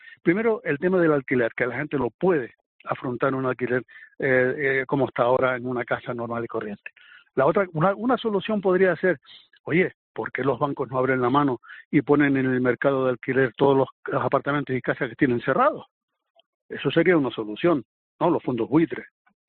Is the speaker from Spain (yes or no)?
yes; Los Cristianos, Canary Islands, Spain; me estaciono en Los Cristianos, por ejemplo, lo conozco muy bien porque yo soy de allí